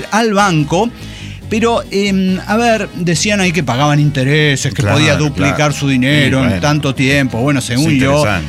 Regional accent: Costa Rica; es porque soy una niña tica, ¿verdad?

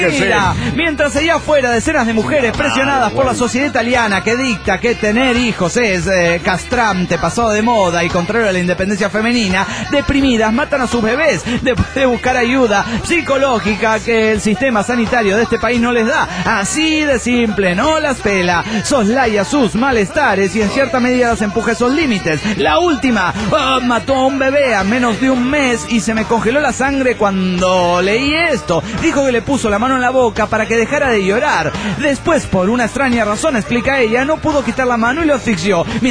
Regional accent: Barcelona, Catalonia, Spain; ¡Hola, soy el culé de Barcelona, España!

